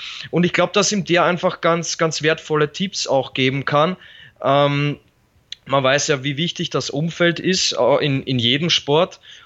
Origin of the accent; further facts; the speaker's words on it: Austria; ich als Österreicher